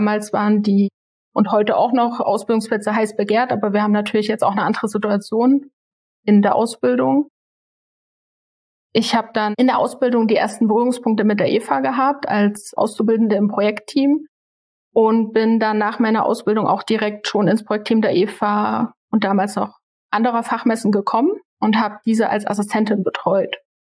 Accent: Saxony, Germany; Ich bin hier im Leipziger Land aufgewachsen und zur Schule gegangen

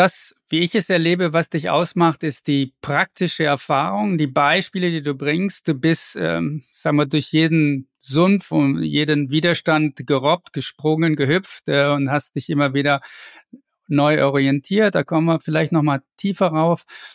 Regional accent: Essen, North Rhine-Westphalia, Germany; ich komme aus dem Ruhrgebiet, ich komme aus Essen

